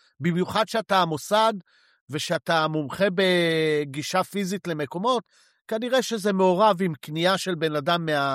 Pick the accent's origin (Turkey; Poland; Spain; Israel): Spain; אני מגיע מספרד